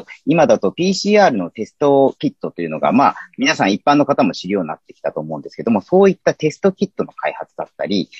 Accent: Machida, Tokyo, Japan; 町田で生まれ育って

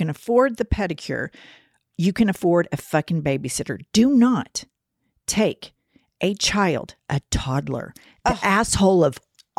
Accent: Oklahoma, United States; I identify with that because we're from Oklahoma.

